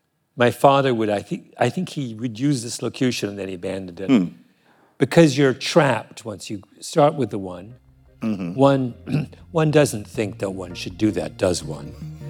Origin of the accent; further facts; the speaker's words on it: Canada; I don't know if this is true as a Canadian